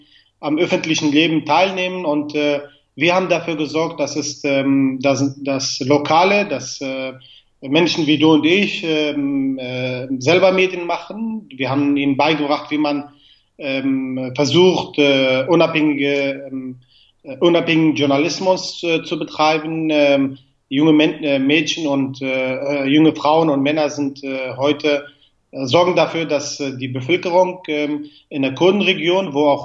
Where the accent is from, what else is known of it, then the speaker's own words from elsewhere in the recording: Amuda, Al-Hasakah Governorate, Syria; moved away; in Syrien, in meiner Heimatstadt, in Amuda, die ich bis zu dem Datum 2011 seit 1990 nicht besuchen durfte. Also 23 Jahre später konnte ich erst in meine Heimatstadt zurückkehren